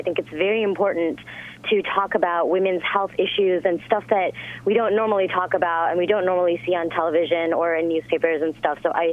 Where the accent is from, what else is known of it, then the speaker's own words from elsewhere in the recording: Pakistan; I'm Pakistani and I'm 24, and of course I'm not quite at the age of menopause yet